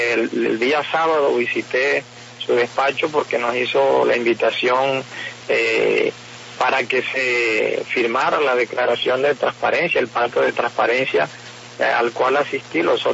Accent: La Guajira, Colombia; tiene un estilo muy totalmente diferente a como somos nosotros los guajiros

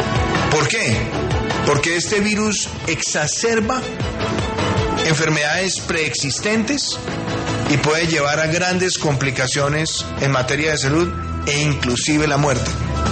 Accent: Colombia; nosotros tenemos un reto como colombianos.

